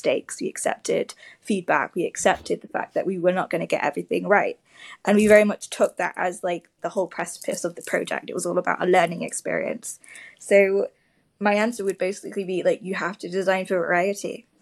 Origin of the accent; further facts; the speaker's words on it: Manchester, North West England, United Kingdom; I'm from Manchester originally